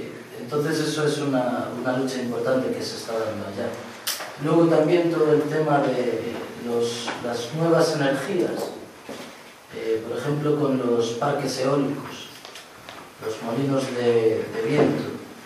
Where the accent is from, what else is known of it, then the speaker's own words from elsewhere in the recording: Galicia, Spain; llegamos desde Galicia. Galicia es un pueblo con una historia pues muy larga ya, una historia propia.